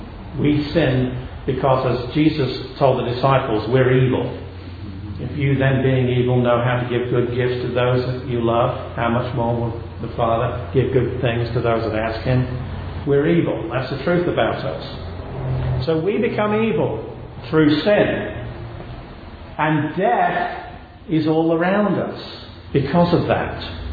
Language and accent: English; England, United Kingdom; I come from England